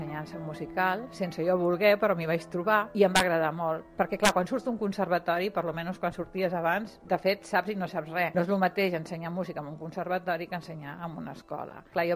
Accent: Barcelona, Catalonia, Spain; Jo sóc de Barcelona … tinc 62 anys, sóc música, pianista i musicoterapeuta.

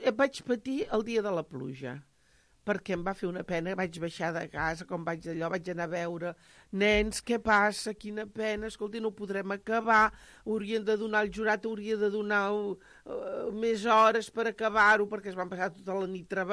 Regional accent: Barcelona, Catalonia, Spain; quan em diuen una festa major, la del meu poble. La de Sants.

